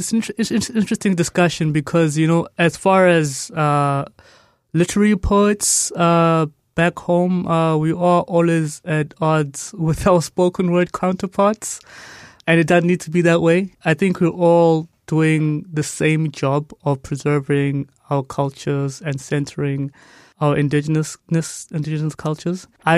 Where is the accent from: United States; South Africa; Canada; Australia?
South Africa; I'm a South African poet. I write for South African audiences